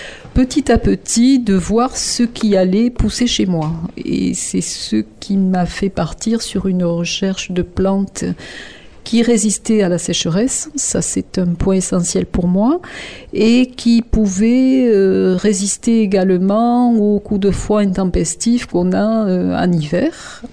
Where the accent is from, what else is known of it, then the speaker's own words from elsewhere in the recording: Montpellier, Occitanie, France; moi je venais de Montpellier Sud où la terre est profonde, l'eau est abondante, et donc j'ai perdu tous mes repères en arrivant ici au nord de Montpellier.